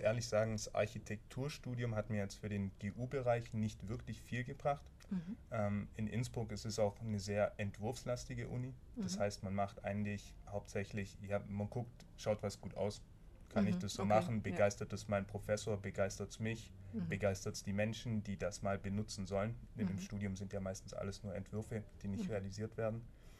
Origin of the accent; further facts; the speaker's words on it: Markdorf, Baden-Württemberg, Germany; Ich komme aus Markdorf